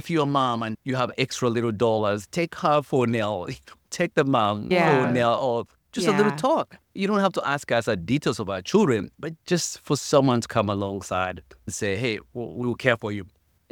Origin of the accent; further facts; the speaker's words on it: Uganda; One, I come from Uganda.